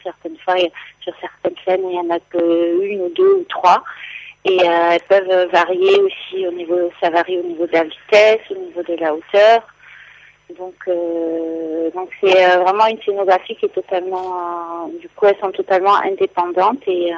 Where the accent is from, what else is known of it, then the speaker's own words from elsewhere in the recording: La Fouillade, Occitanie, France; Moi, j'ai grandi à La Fouillade et j'étais au lycée à Villefranche aussi.